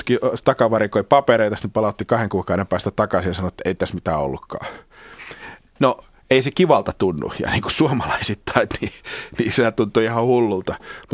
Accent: Joroinen, South Savo, Finland; mä oon Joroisista kotosi ja meillä katsottiin, että Varkaus on niin mahdottoman iso kaupunki

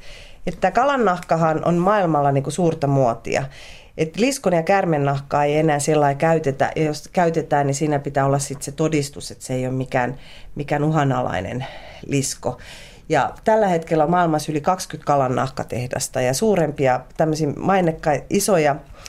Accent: Rymättylä, Southwest Finland, Finland; mä oon kotoisin Rymättylästä kalastuspitäjästä, missä niin kuin syödään aina kalaa

